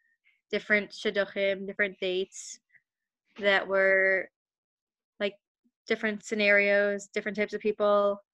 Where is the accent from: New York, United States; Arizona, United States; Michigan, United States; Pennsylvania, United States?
New York, United States; Brooklyn; I just felt like my Jewish was different than their Jewish because I came from Brooklyn, New York, and they came from Be'er Sheva or, I don't know, Tel Aviv.